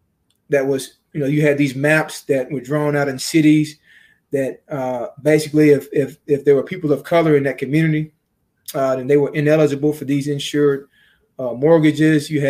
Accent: Tennessee, United States; and I'm from Tennessee in the South

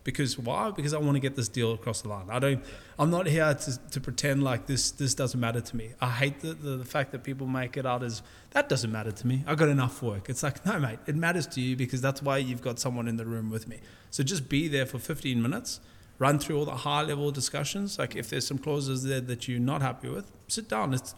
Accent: South Africa; I was raised in South Africa, as you know.

